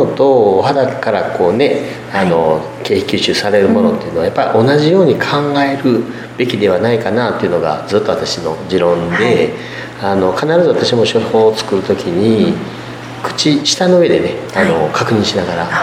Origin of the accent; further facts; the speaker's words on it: Kagoshima, Japan; あの例えばうちの地元で採れるパッションフルーツっていうのが有名なんですけど、はい、あの鹿児島県では一応ハウスの出荷高で 2番目のとこなんですけどね、